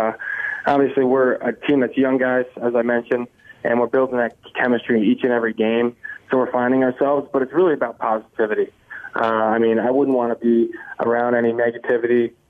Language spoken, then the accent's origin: English; Easton, Connecticut, United States; Right, so I grew up in Easton, Connecticut.